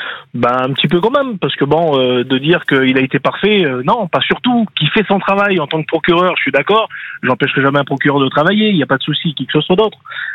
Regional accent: Paris, Île-de-France, France; now in Switzerland; Je suis parisien d'origine.

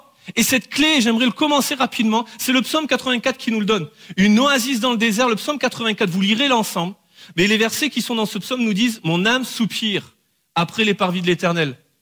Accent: Bordeaux, Nouvelle-Aquitaine, France; je pensais que tout le monde allait connaître de là où je venais à cause de Bordeaux, le vin et tout.

